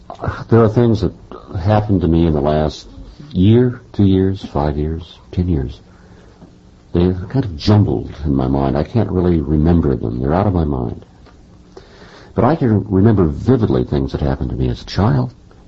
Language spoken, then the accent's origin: English; United States; Well, I'm an American, and I'm not particularly optimistic about what's happening.